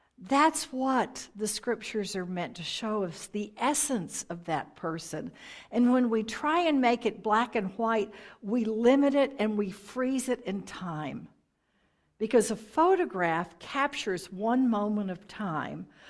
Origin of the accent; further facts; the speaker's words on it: Texas, United States; And I know growing up in Texas, that's what I always heard.